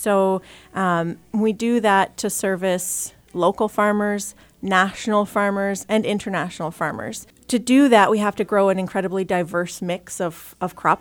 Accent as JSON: {"language": "English", "region": "Ontario", "country": "Canada", "tie": "born or raised there", "said": "So I grew up in the Ottawa Valley, but not on a farm."}